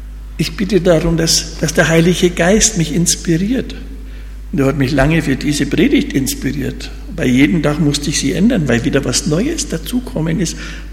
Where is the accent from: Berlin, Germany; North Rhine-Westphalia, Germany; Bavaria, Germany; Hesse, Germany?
Bavaria, Germany; Hof; In meiner Heimatstadt Hof, da fährt dauernd so ein komisches Auto rum, ohne Fahrer.